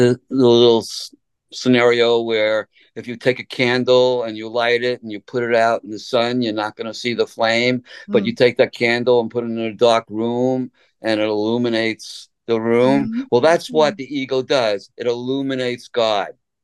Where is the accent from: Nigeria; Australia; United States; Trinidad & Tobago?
United States; Brooklyn, New York; I come from Brooklyn, New York. I grew up in the garment industry.